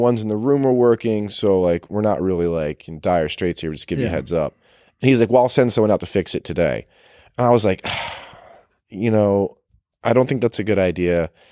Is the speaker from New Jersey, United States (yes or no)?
no; Philadelphia, Pennsylvania, United States; dude, look, I'm from Philly. We throw snowballs at Santa Claus.